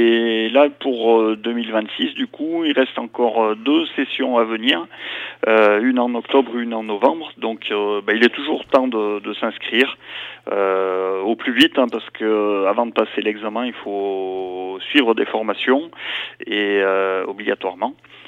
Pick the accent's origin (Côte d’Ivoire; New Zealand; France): France; Auvergne-Rhône-Alpes; aujourd'hui, elle déborde chez nous en Haute-Loire.